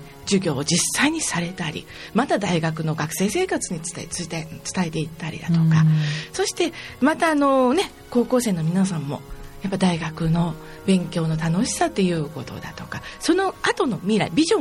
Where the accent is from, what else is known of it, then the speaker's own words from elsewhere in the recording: Kitakyushu, Fukuoka, Japan; 私はもともと地元が北九州なので